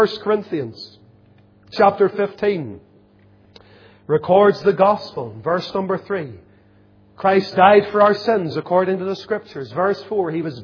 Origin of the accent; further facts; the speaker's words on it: Lisburn, Northern Ireland, United Kingdom; Now, I grew up in Lisburn, a town that I love. I grew up in a Presbyterian church, and most of the religious people in my family are Presbyterians.